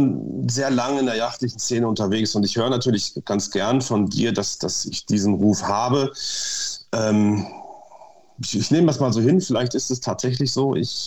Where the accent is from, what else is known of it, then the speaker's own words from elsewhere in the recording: Lower Saxony, Germany; Also ich bin geboren in Niedersachsen, dort auf einem Gutsbetrieb groß geworden, einem Bauernhof mit eigener Jagd.